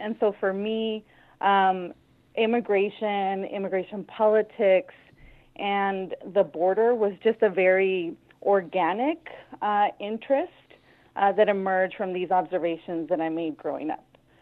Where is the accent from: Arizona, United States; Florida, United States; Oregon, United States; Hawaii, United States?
Arizona, United States; San Luis; I grew up in Arizona in a really small border town called San Luis, which is right on the U.S.-Mexico border.